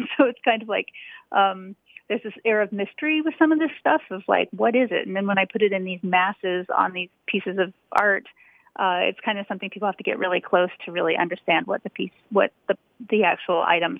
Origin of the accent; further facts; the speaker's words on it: Salt Lake City, Utah, United States; moved away as an adult; also born or lived in Idaho / Washington, D.C.; now in Colorado, United States; We lived in Washington, D.C. before this, but I was born in Idaho, and I grew up in Salt Lake City, Utah.